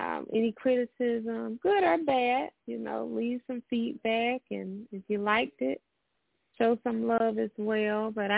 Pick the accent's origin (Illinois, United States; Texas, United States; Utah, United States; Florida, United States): Florida, United States; Jacksonville; Yeah, we're going to be in Jacksonville, just right here in my hometown.